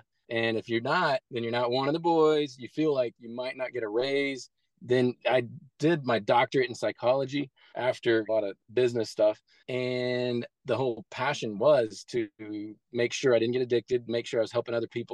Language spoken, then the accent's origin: English; Midwest, United States; I grew up really poor in the Midwest, and it was all about the Puritan farm ethic